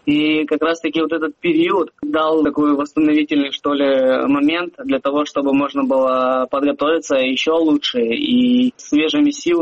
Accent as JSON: {"language": "Russian", "region": "Crimea", "country": "Ukraine", "said": "Приходилось оставаться в Крыму."}